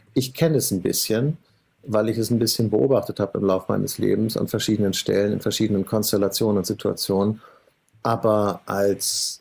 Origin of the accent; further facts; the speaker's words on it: Hamburg, Germany; in Hamburg der Jenischpark, wo ich herkomme